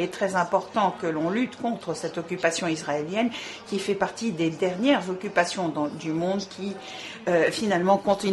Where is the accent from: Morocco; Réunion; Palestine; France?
Palestine; je viens de Palestine et que c'est le tout dernier pays au monde aujourd'hui qui continue de vivre sous joug de l'occupation israélienne